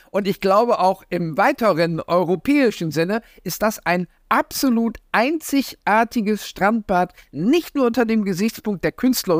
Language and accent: German; Oldenburg, Lower Saxony, Germany; also born or lived in Wildeshausen; ich bin in Wildeshausen geboren, in Oldenburg aufgewachsen